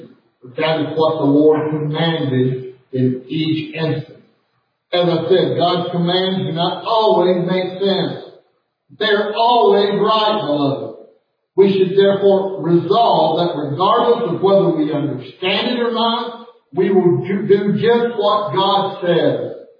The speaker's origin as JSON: {"language": "English", "region": "Arkansas", "country": "United States", "lives_now": "Las Vegas, United States", "said": "Las Vegas has become my home. Yes, I'm from Arkansas, and I'm proud to be from Arkansas, but listen to me. Las Vegas is my home."}